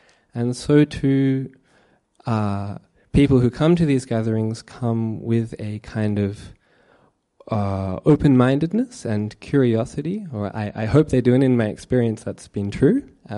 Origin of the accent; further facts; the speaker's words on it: Melbourne, Victoria, Australia; Sorry, I'm from Melbourne.